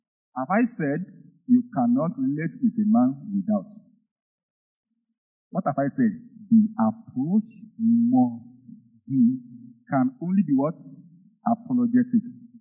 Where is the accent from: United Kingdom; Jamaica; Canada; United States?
Jamaica; Sorry, I'm from Jamaica.